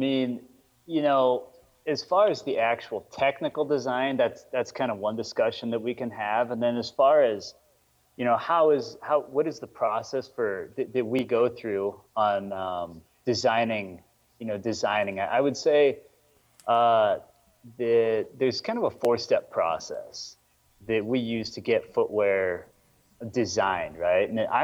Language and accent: English; Minnesota, United States; I'm from Minnesota.